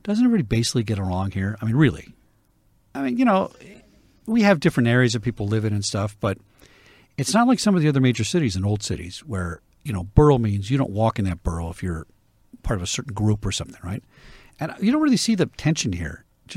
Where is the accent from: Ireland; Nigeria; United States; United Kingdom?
Ireland; but I can't tell Mexican jokes because I'm Irish, but I can tell Irish jokes and get away with it, right?